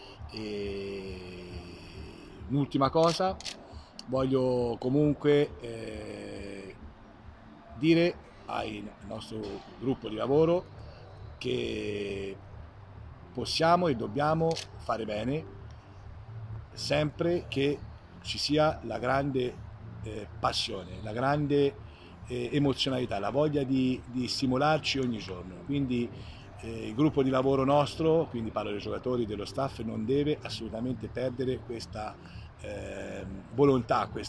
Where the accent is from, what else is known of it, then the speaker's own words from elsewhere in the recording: Chiusi, Tuscany, Italy; Siena e il territorio senese, inclusa la provincia dove noi veniamo da Chiusi